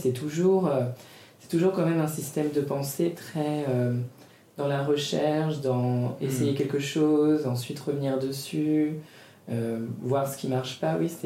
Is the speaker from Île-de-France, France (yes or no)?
yes; Paris, Île-de-France, France; ici c'est ma ville, Paris c'est là où j'ai grandi, et c'est vrai que c'est une ville que j'adore